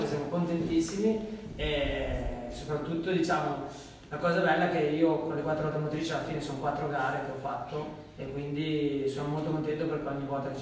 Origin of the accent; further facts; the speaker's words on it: Pegli, Liguria, Italy; Io sono di Pegli.